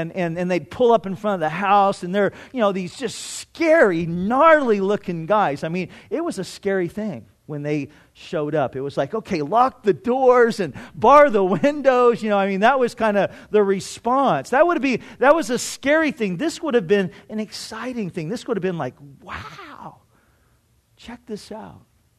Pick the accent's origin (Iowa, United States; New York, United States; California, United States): California, United States; Garden Grove; I grew up in Garden Grove till I was about, oh, I don't know, 5 or 6 years old. And on our street there in Garden Grove, there was a gal that lived a couple doors down from us across the street.